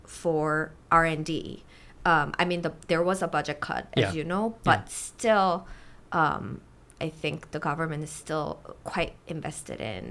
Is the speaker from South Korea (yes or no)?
yes; South Korea; moved away as an adult; now in United States; by the time that I went to the U.S., I had my identity as Korean.